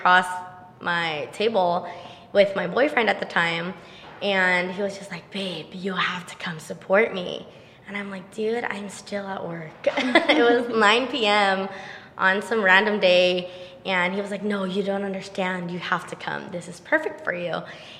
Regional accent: Philippines; But I am Filipino. And, Filipino moms, they, like, want you to become a nurse.

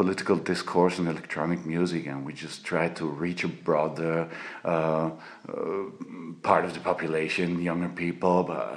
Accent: Styria, Austria; English is a second language; I'm from Styria, southern Styria, Slovenian border, and I'm an eco-farmer.

